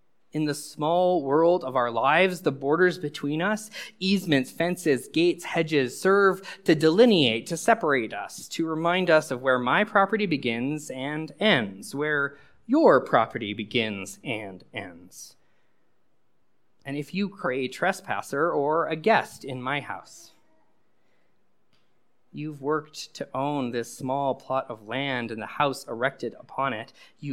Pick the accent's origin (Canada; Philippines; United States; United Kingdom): Canada; Alberta; born there; I was born in Treaty 7, where in 1987, five Indigenous nations came together and signed a treaty with the Canadian government